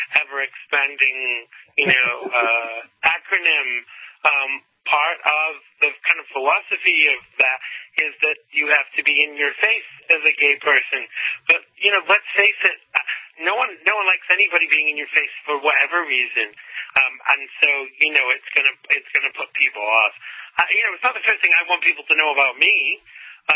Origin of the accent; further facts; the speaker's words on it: United States; I'm a Christian. I'm an American. I'm a human being